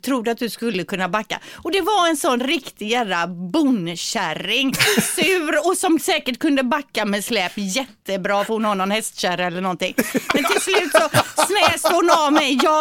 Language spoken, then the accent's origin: Swedish; Gothenburg, Västra Götaland County, Sweden; Och som göteborgare liksom, när det regnar snett underifrån